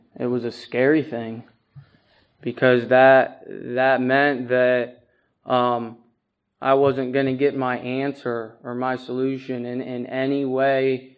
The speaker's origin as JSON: {"language": "English", "town": "Perry County", "region": "Pennsylvania", "country": "United States", "said": "I'm from Perry County, Pennsylvania. So that's like hour and a half, hour and 45 minutes away."}